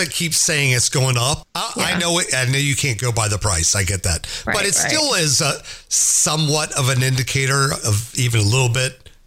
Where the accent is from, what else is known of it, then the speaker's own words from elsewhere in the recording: Maryland, United States; Got a voicemail from Alex in Maryland. My home